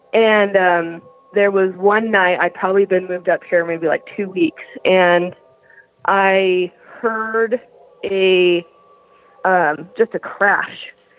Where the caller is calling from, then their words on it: Salt Lake City, Utah, United States; I'm calling from Salt Lake City, Utah.